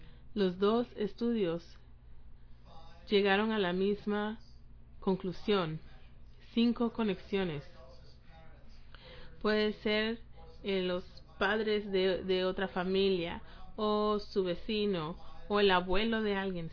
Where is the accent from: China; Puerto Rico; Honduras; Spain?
China; Beijing; Spanish is a second language; moved away as an adult; now in United States; Yo vengo de Beijing, de la China, y soy profesor y he aprendido educación.